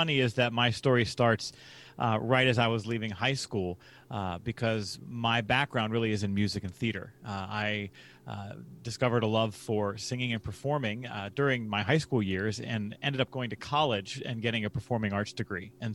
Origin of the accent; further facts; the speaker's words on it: Pittsburgh, Pennsylvania, United States; eventually became the head of health education and promotion at the University of Pittsburgh, in my hometown of Pittsburgh